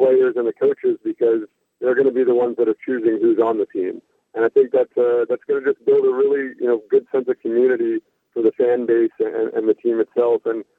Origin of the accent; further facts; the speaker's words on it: Texas, United States; born there; My parents met at WVU, and I was born in Texas.